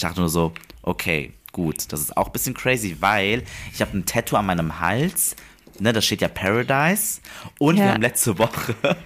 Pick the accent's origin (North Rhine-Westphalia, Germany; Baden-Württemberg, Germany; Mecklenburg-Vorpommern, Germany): North Rhine-Westphalia, Germany; Bonn; Also ich komme aus Bonn